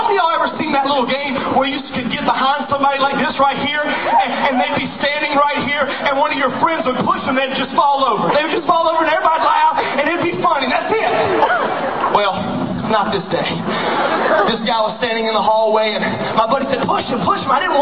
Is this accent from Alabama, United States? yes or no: yes; Alabama, United States; I came all the way from Alabama to show some love.